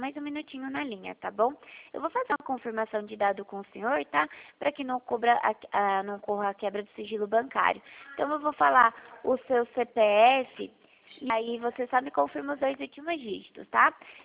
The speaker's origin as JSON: {"language": "Portuguese", "region": "São Paulo", "country": "Brazil", "said": "eu sou aqui de São Paulo, no interior de São"}